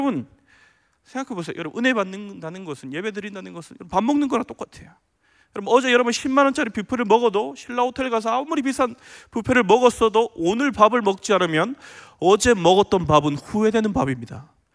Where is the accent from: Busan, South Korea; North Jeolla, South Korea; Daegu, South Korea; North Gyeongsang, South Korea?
Busan, South Korea; 여러분 제가 이제 부산 출신이니까 서울에 와서